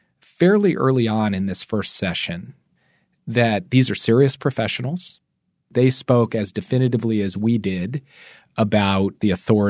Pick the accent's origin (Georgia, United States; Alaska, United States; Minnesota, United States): Minnesota, United States; Minneapolis; you live in my hometown of Minneapolis, Minnesota